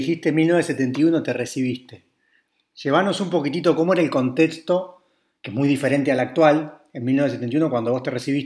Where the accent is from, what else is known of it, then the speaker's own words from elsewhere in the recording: La Plata, Buenos Aires Province, Argentina; nosotros que somos de La Plata